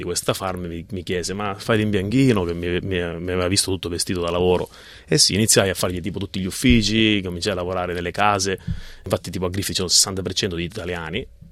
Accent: Libertini, Sicily, Italy; moved away as an adult; now in Australia; Vengo da Libertini, una frazione di Ramacca, provincia di Catania, però sì, limitrofe alla provincia di Enna.

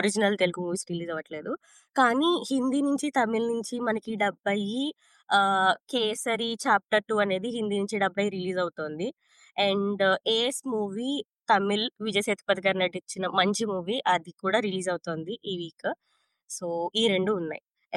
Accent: Rajahmundry, Andhra Pradesh, India; moved away as an adult; now in Australia; నేను last August లో India నుంచి ఆస్ట్రేలియాకి రావడం అయితే జరిగింది. రీసెంట్ గానే వచ్చాను. ఆఫ్టర్ మ్యారేజ్ ఇక్కడికి నేను షిఫ్ట్ అవడం జరిగింది. మాది రాజమండ్రి అండి.

